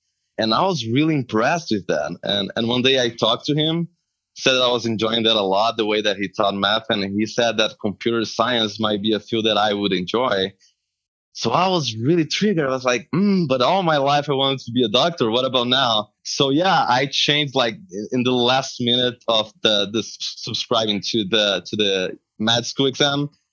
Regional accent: Porto Alegre, Rio Grande do Sul, Brazil; English is a second language; Yeah, I grew up in Porto Alegre

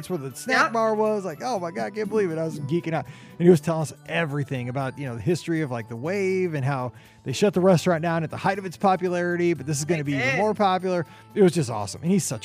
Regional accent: Missouri, United States; I'm just saying I'm not good at art. I'm from Missouri.

